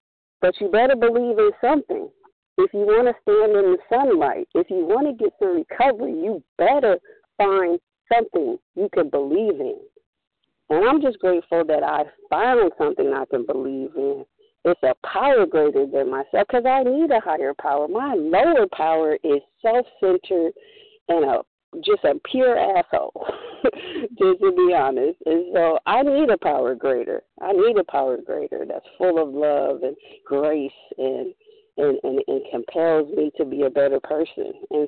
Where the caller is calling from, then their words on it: California, United States; Peace, family. … in California.